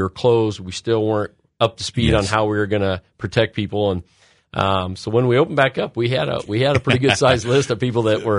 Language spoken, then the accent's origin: English; Roseville, Illinois, United States; I grew up in Roseville.